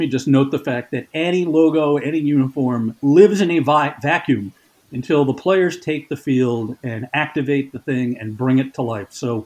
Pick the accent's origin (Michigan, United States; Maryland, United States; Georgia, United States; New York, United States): New York, United States; Yonkers; Very, very briefly, I grew up in Yonkers, New York, just north of the Bronx, 10 miles, literally straight shot to Yankee Stadium.